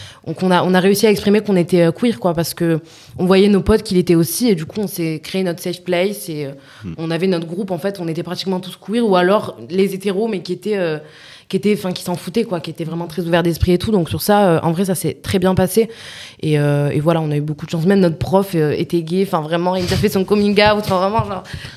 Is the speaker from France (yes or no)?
yes; Nîmes, Occitanie, France; En fait on vient de Nîmes, on était au lycée à Nîmes et après on a fait notre première année à la fac à Montpellier.